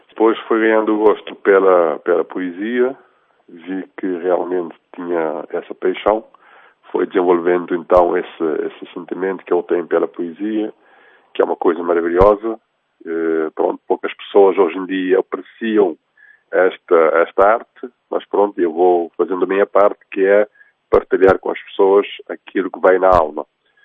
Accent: Cape Verde; now in Italy; atualmente resido aqui em Itália, sou de Cabo Verde.

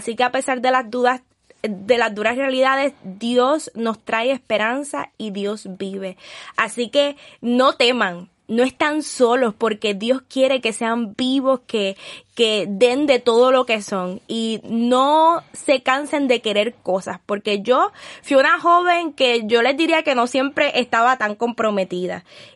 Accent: Puerto Rico; Los que saben cómo somos los puertorriqueños, ustedes saben que nos encanta, ¿verdad?, ser alegres, ser activos y mostrar lo que somos.

